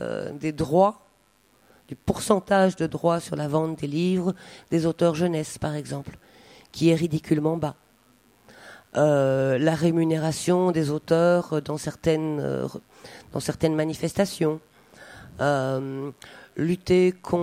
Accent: Belgium; pour moi, c'est tout à fait compréhensible parce que je suis belge.

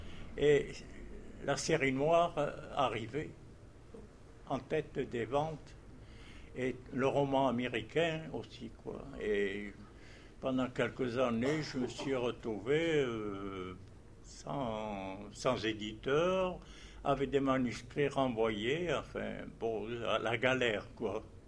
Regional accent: Saint-Gilles, Occitanie, France; born there; je suis né à Saint-Gilles-du-Gard.

